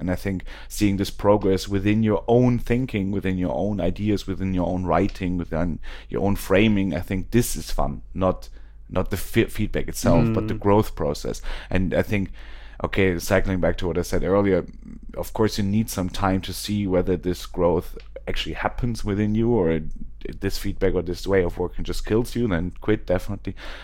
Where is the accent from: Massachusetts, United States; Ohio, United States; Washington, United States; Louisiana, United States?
Massachusetts, United States; Boston; I'm from Boston.